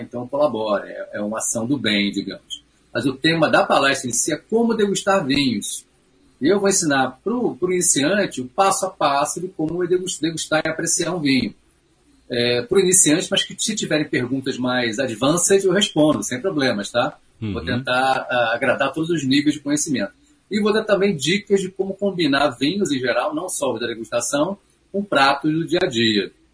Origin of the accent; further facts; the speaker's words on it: Rio de Janeiro, Brazil; eu não nasci num chateau, não nasci numa região vinícola, eu nasci numa cidade de praia onde ninguém bebia vinho. Sou do Rio de Janeiro.